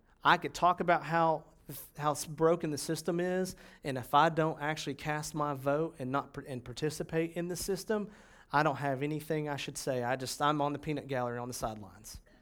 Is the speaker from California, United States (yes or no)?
no; Knoxville, Tennessee, United States; I get so much identity from them because I grew up in Knoxville, and I love that ugly, gaudy color of orange.